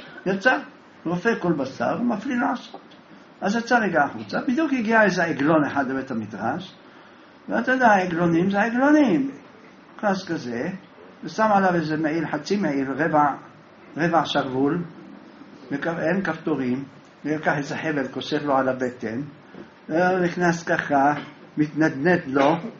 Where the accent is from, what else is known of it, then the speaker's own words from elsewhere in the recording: Jerusalem, Jerusalem District, Israel; גדלנו בירושלים